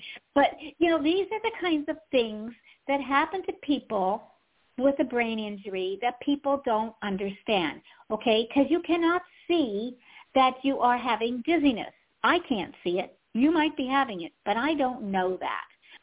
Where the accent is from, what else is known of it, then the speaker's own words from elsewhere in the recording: Pittsburgh, Pennsylvania, United States; I know, and I'm from Pittsburgh. I should not be getting that name wrong.